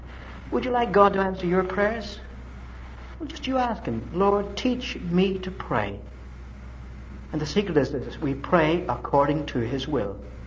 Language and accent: English; Ireland; I said, "No, I'm from Ireland." He said, "I knew you're a foreigner as soon as you opened your mouth."